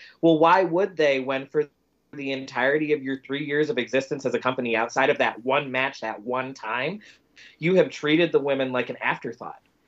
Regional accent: the Carolinas, United States; And then I'm from the Carolinas.

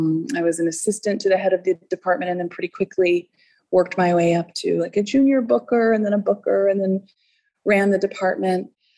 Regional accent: Saint Croix, U.S. Virgin Islands; also born or lived in England / Florida; I was born in Florida, but then I was raised, my mom remarried an English gentleman when I was really young. So I was raised primarily between St. Croix and England.

